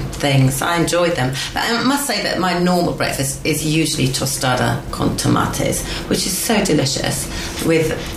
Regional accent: Yorkshire and the Humber, United Kingdom; I'm from Yorkshire. I was raised on lard with everything

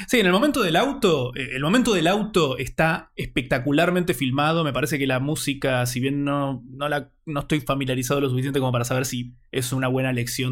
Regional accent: Argentina; como argentinos, me parece, no podemos separar eso

